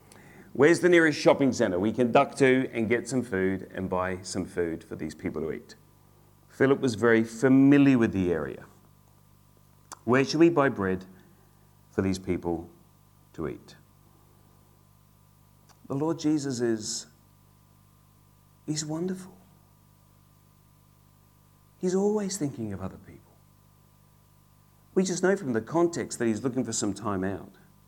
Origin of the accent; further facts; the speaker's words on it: Adelaide, South Australia, Australia; from time to time, head over to South Australia. We're from Adelaide, I guess.